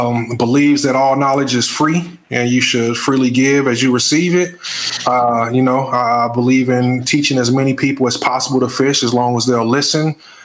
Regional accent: Kansas City, Kansas, United States; From Wyandotte County, Kansas City, Kansas.

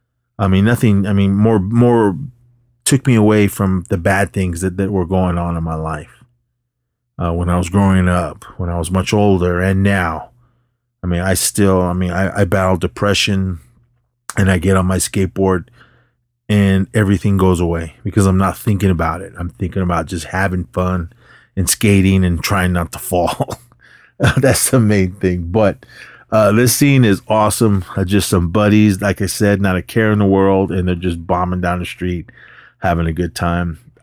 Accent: Oakland, California, United States; when I sit there and think about growing up in Oakland or in the city, bombing down the streets of Oakland or the hills of Oakland

